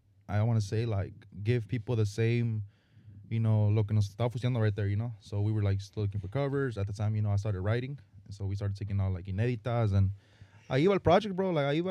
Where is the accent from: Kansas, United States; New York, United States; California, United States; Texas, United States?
California, United States; Salinas; From Salinas, California.